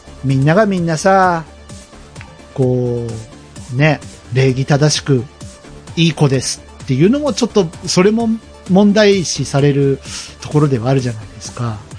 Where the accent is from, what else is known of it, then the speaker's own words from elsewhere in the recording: Kyushu, Japan; 僕も九州出身だから、わかるんですけど、